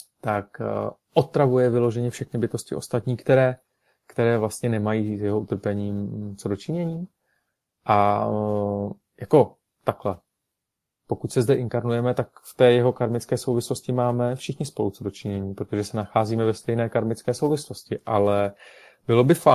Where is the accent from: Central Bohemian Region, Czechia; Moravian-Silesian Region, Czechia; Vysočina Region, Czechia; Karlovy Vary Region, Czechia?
Karlovy Vary Region, Czechia; Karlovy Vary; jsem se pozastavil takhle jednou v noci nad Karlovými Vary, nad mým rodným městem